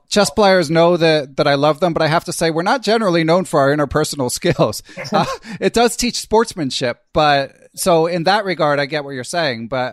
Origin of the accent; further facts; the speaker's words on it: Philadelphia, Pennsylvania, United States; And I grew up in Philly, as regular listeners may recall.